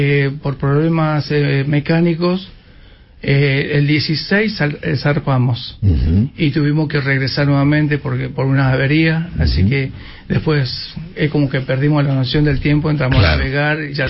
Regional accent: Argentina; Y yo, como argentino, como se pueden imaginar, una emoción tremenda.

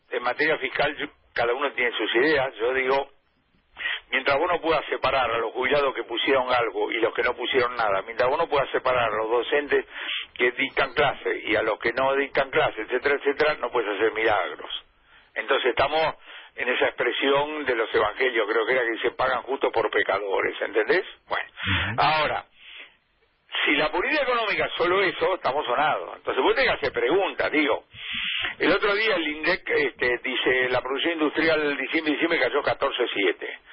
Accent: Argentina; como somos los argentinos, muy sensibilizados porque tenemos historia

